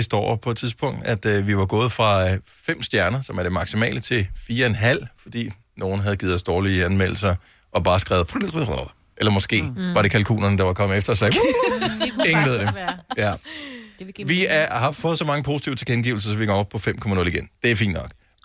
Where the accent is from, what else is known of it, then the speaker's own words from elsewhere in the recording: Region of Southern Denmark, Denmark; jeg er opvokset på Fyn, så bælter, det er ikke mærkeligt for mig.